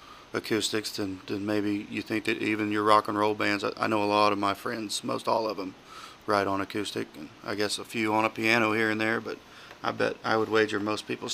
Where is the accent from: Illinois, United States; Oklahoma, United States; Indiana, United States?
Oklahoma, United States; Welch; I'm from Welch, by way of about 10 miles south of Edna, Kansas.